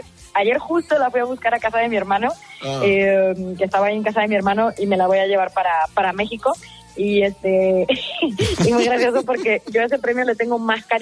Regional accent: Las Rozas, Community of Madrid, Spain; agarré la guitarra y empecé tocando por los parques de mi pueblo, ahí en Las Rozas.

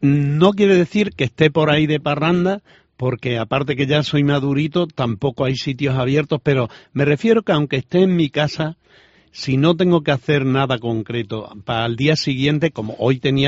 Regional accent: San Vicente de Alcántara, Extremadura, Spain; Voy a comer a un restaurante allí en mi pueblo, en San Vicente de Alcántara

